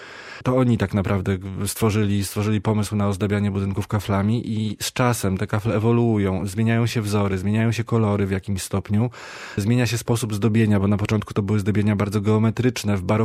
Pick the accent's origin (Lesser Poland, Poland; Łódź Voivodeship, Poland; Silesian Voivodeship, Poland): Lesser Poland, Poland; Kraków; W Lizbonie również w sezonie dokucza duża ilość turystów, ale ja jestem z Krakowa